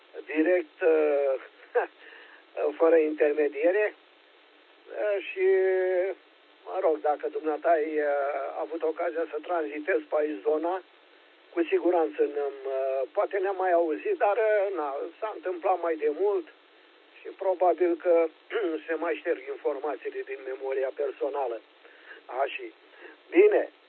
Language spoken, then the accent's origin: Romanian; Focșani, Vrancea County, Romania; Deci, încă o dată repet, sunt din Focșani. Nu prea departe, dar nici aproape